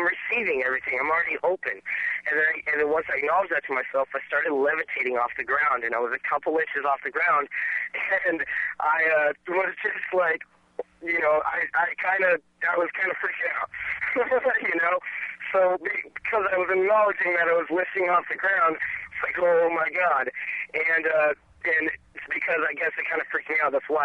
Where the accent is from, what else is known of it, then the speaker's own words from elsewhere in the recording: Alaska, United States; I'm from Alaska.